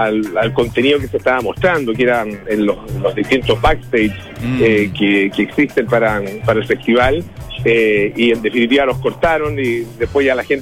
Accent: Chile; hay pocas cosas que nos duelan más y nos unan más como chileno que el ser mirados en menos

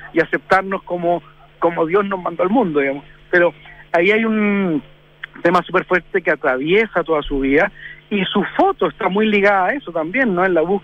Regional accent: Chile; vengo de Chile, un país pequeño donde cualquier ciudadano hoy puede hablar y decir lo que piensa libremente.

